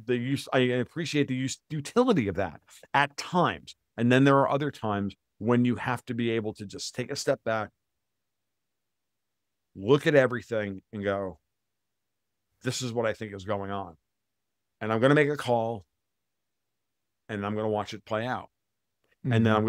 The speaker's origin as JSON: {"language": "English", "country": "United States", "said": "You know, I'm an American."}